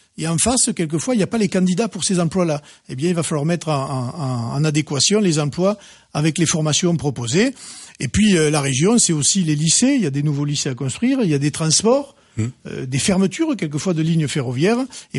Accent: Perpignan, Occitanie, France; moi, vous savez que je viens de Perpignan

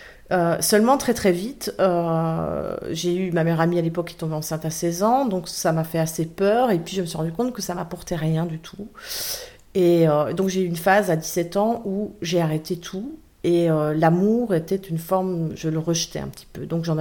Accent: Belgium; Donc je suis belge, hein

